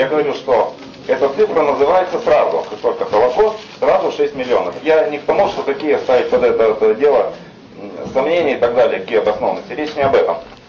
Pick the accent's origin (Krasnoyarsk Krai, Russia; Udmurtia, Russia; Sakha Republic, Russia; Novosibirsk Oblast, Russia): Udmurtia, Russia; Izhevsk; Я приехал из Ижевска.